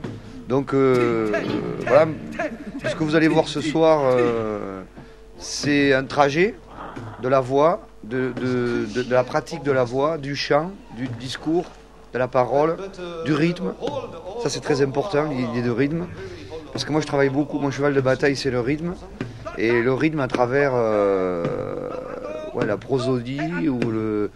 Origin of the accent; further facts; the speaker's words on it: Bern, Switzerland; accent: Bernese; Donc moi, évidemment, j'ai un accent, je suis bernais